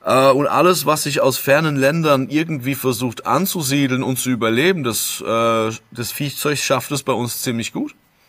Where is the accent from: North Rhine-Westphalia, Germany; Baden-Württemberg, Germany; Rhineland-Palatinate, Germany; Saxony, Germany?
Rhineland-Palatinate, Germany; Aus der wunderschönen Pfalz.